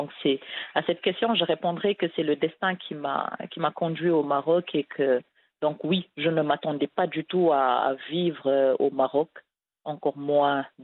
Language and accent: French; Senegal; Je suis sénégalaise, marocaine de cœur, comme vous l'avez dit